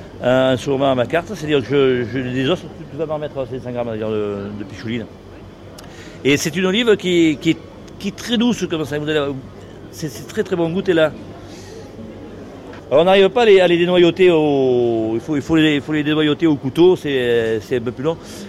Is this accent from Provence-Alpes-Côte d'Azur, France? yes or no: yes; Provence-Alpes-Côte d'Azur, France; J'aime bien travailler les légumes parce que bon, chez nous en Provence, on a beaucoup de légumes et de bons légumes.